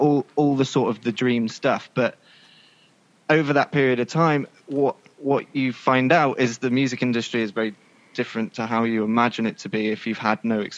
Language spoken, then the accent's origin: English; Burnham-on-Sea, South West England, United Kingdom; I grew up in Burnham-on-Sea and I went to school.